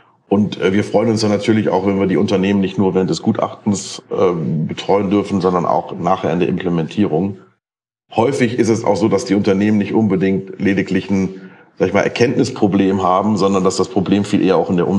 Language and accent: German; Düsseldorf, North Rhine-Westphalia, Germany; Aus Düsseldorf-Grafenberg. Das ist direkt da, wo die Metrozentrale ist. 300 Meter davon entfernt.